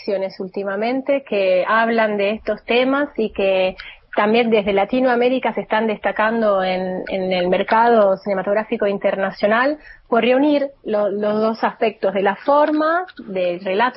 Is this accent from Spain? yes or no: no; Turin, Piedmont, Italy; moved away as an adult; now in Argentina; yo nací, no en Roma, pero en Torino, en Italia, durante el exilio de mis viejos. Y viví acá hasta los 22 años.